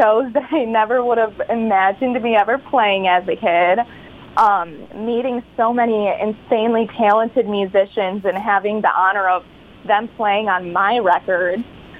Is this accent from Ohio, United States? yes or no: no; Ortonville, Michigan, United States; Yes. So I'm from Ortonville. But I grew up riding horses out here